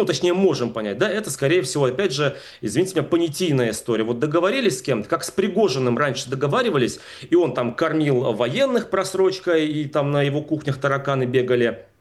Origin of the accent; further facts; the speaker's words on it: Novgorod Oblast, Russia; Вчера задержан министр транспорта Новгородской области, как раз откуда я родом.